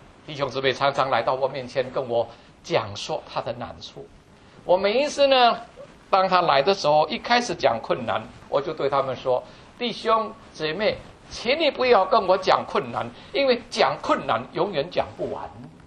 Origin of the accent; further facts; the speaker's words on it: China; 我们中国人说，家家都有一份难念的经。